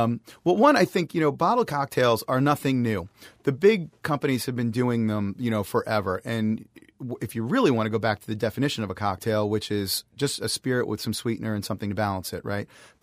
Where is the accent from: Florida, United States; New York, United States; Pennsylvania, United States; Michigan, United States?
New York, United States; I went to school in North Carolina, but I'm from New York, and I have a degree in mechanical engineering, believe it or not.